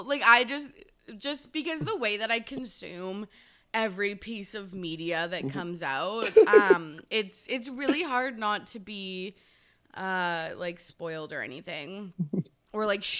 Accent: Canada; I am Canadian. I live on Vancouver Island, which in most cases is an absolute dream. I couldn't imagine living anywhere else.

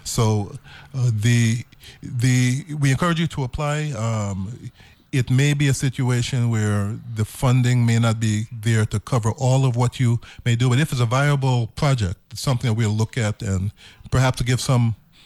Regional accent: Brooklyn, New York, United States; A lot of folks don't know I was born in the city of Brooklyn. Yes. Back in the 80s.

